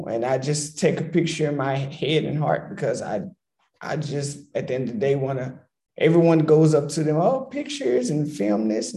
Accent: Louisiana, United States; born there; Yeah, I was born in Louisiana, so I'm LSU territory.

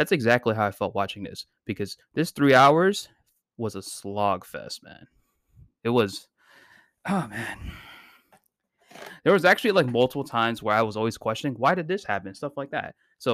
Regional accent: New York, United States; I'm also from New York, if you guys can tell.

